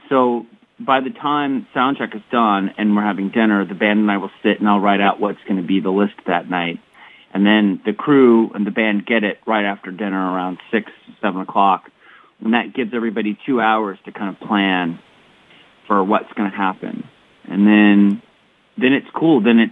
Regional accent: United States; the fact that I'm just an American that actually got to make records

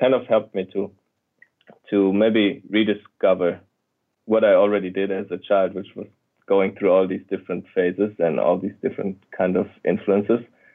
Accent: Germany; moved away as an adult; now in United States; Yeah, it was pretty much right after high school. Yeah, the reason was that my piano teacher at that time in Germany, or actually in Switzerland, because I live right at the b

